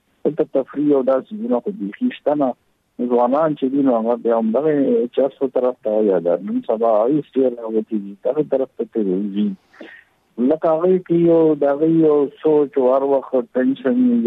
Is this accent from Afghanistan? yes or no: no; Pabbi, Khyber Pakhtunkhwa, Pakistan; زه جی بنیادی خو یم د پبو، د وړوکوالی مې پبو کې